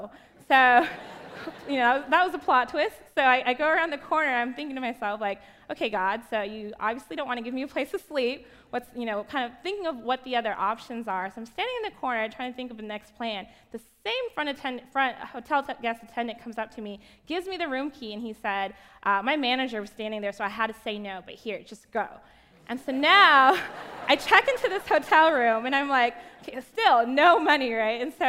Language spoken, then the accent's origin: English; California, United States; now in Cincinnati, United States; Mind you, I'm from Southern California, so no clue about Cincinnati except that … was from Cincinnati.